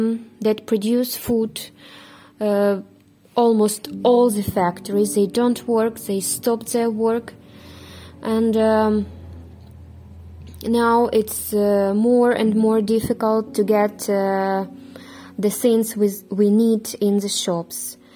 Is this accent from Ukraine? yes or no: yes; Lviv, Lviv Oblast, Ukraine; I'm from Lviv. This is one of the most beautiful cities in the west of Ukraine.